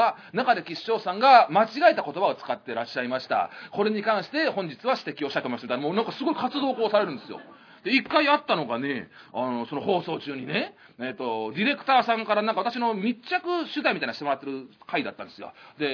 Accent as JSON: {"language": "Japanese", "region": "Kyoto", "country": "Japan", "tie": "born or raised there", "accent": "Kyoto dialect", "moved": "as an adult", "said": "もともと二十歳まで京都に住んでたもんで、京都出身でございますから、ネイティブで言ったら、京都弁、関西弁なんですよね。"}